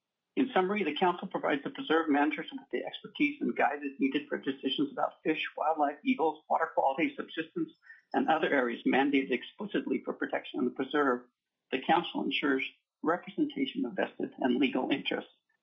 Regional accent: Haines, Alaska, United States; As stated, I'm from Haines.

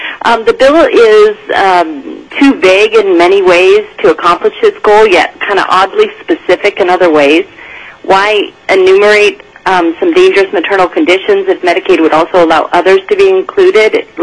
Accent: Fairbanks, Alaska, United States; I'm a private OBGYN in Fairbanks, born and raised in Fairbanks, and I'm testifying against the bill.

